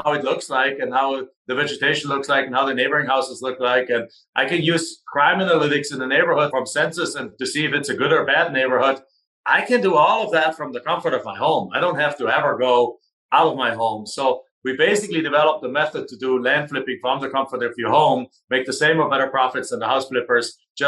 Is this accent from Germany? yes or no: yes; Germany; accent: German; English is a second language; moved away as an adult; now in United States; I'm originally from Germany. So you can tell from my accent, I sound like Arnold, don't look like him. But I got here in 1997 to the US